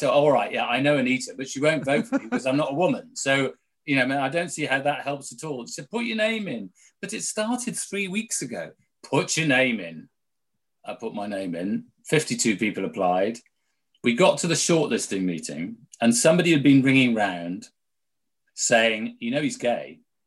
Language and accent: English; Penarth, Wales, United Kingdom; also born or lived in Cardiff; So I was born in Cardiff and brought up to the age of seven living in Penarth.